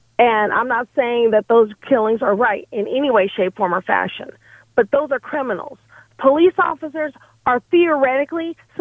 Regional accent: Los Angeles, California, United States; now in Arkansas, United States; I grew up in Los Angeles. I live in Arkansas now, but I grew up in Los Angeles.

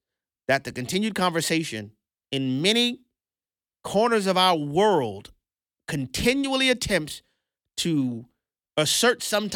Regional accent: New Orleans, Louisiana, United States; Now, most of you guys know I'm from New Orleans, Louisiana. I know a parade when I hear one.

